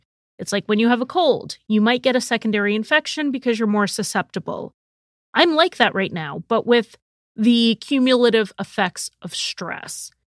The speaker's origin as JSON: {"language": "English", "region": "Connecticut", "country": "United States", "tie": "born or raised there", "said": "I'm ready to cover another case from my home state of Connecticut."}